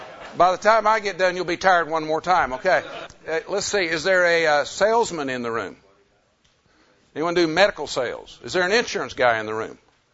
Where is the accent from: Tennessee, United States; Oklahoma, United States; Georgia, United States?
Oklahoma, United States; Oklahoma City; from Oklahoma City.